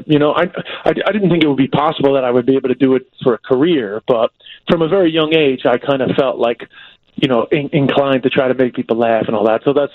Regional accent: United States; now in Ireland

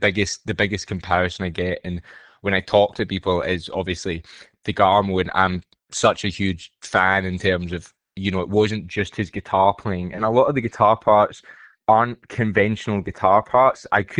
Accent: Queensland, Australia; me personally, I grew up in Queensland.

